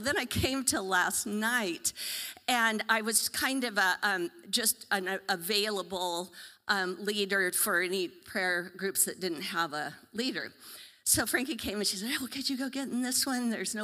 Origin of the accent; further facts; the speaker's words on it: Klamath Falls, Oregon, United States; I'm from Klamath Falls, I was born and raised there, my kids were all born there.